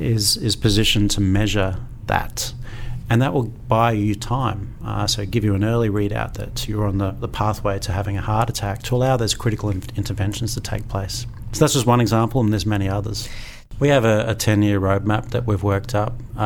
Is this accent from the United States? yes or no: no; Queensland, Australia; So I'm a Queenslander. So I care a lot about Queensland, and I like living here.